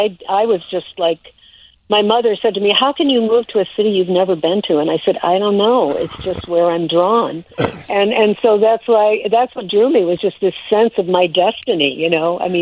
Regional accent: Crystal Lake, Illinois, United States; also born or lived in Chicago, United States / Richmond, United States; I was born in Chicago. And then my family moved to Richmond, which is up in northern Illinois.

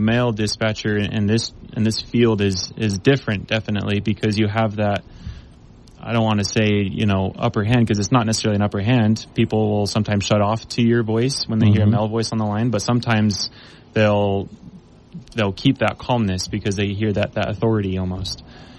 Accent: Mesquite, Nevada, United States; now in Washington, United States; So I grew up actually in Mesquite, just down the road.

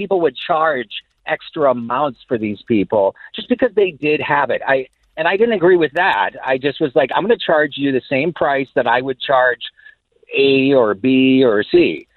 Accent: Minnesota, United States; also born or lived in Los Angeles; I grew up here in Minnesota, and I'm a hairstylist.

